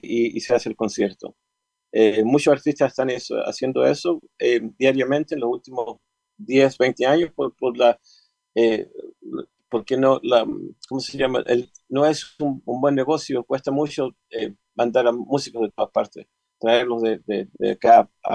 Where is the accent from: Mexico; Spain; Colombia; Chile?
Chile; born there; yo nací en Chile, yo soy hispano.